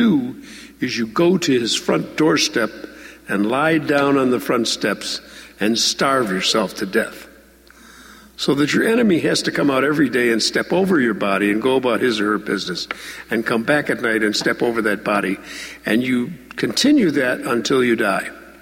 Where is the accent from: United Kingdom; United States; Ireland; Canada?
Ireland; I come from a tradition, I'm Irish